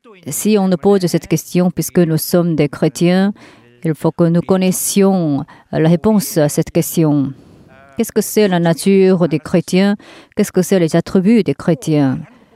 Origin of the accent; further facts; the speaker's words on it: South Korea; si on me demande quelle est votre nationalité, je dis oui, je viens de la Corée du Sud